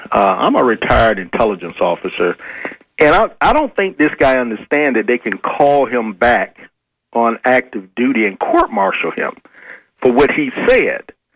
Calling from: Tampa, Florida, United States; in Tampa.

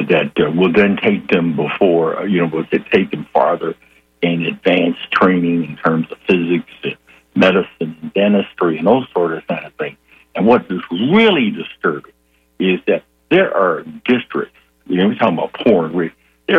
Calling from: Gainesville, Florida, United States; I'm calling you from Gainesville, Florida today.

